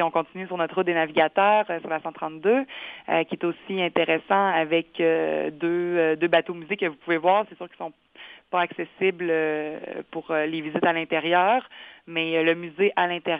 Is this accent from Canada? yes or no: yes; Quebec, Canada; je suis native de la Beauce, comme toi.